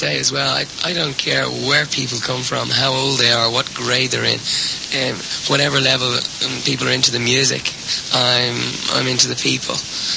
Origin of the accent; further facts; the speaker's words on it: Ireland; And as an Irishman, I feel I can make that statement. Some people say, well, we come from the south of Ireland, therefore we've no right to make a statement about what's going on in Northern Ireland, that the bombs don't go off in my city.